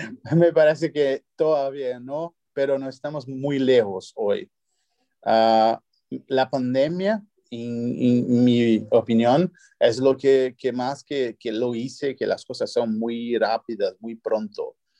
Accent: São Paulo, Brazil; Spanish is a second language; Soy de San Pablo

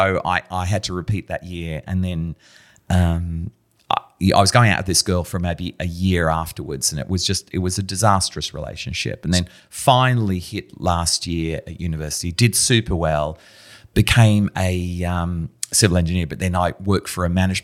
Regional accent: England, United Kingdom; born there; I was born in England

